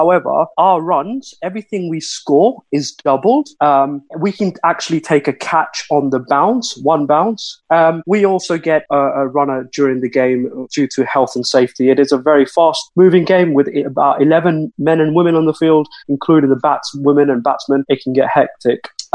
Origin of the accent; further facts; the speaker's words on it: Pakistan; I was born and bred in Pakistan, in a district of 200 to 300 people, at least in my village anyways.